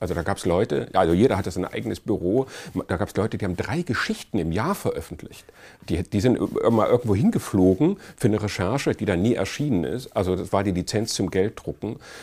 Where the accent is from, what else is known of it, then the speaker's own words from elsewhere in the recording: East Germany, Germany; Also in meiner Jugend war Papierknappheit in der DDR